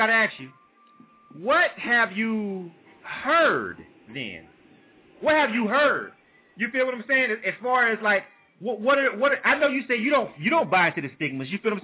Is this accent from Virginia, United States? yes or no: no; Florida, United States; now in Atlanta, United States; I'm born and raised in Florida. I'm originally a Florida boy